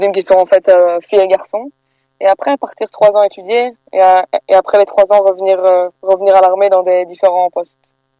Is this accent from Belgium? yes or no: yes; Belgium; born there; Je suis née en Belgique, on parle français à la maison, et du coup mon téléphone est en français